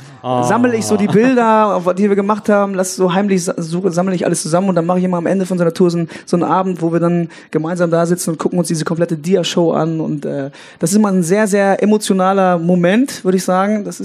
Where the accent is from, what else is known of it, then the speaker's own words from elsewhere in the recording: North Rhine-Westphalia, Germany; Der linke Niederrhein, meine Heimat